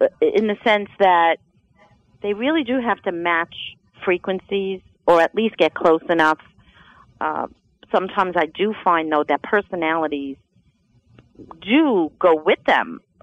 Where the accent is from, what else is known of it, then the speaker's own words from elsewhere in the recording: New York, United States; being the skeptic that I am and being a New Yorker at heart.